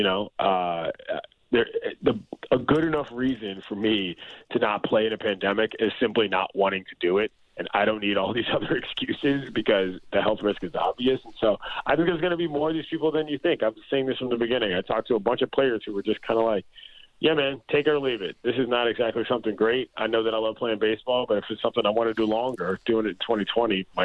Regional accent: United States; I mean, I'm black. I grew up in America.

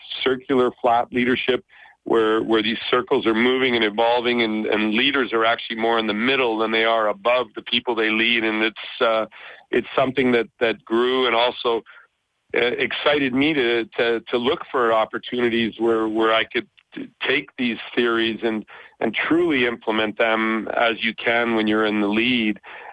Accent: the Prairies, Canada; When we grew up in Canada, in the prairies, in the cold at minus 40, we are practical people at our soul.

